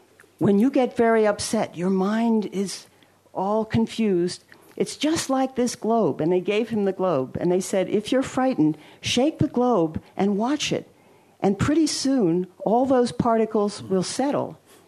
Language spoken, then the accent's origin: English; Brookline, Massachusetts, United States; the other day I went to a film that was showing in my hometown in Brookline, Massachusetts